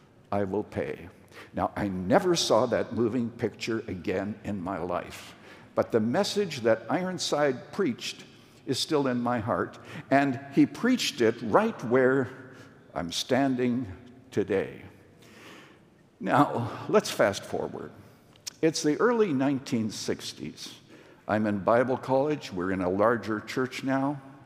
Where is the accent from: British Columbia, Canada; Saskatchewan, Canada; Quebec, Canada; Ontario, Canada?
Saskatchewan, Canada; I'm a little boy growing up in Saskatchewan, Canada, the last of five children, born on a farm, closest town, 5 miles away, 75 people.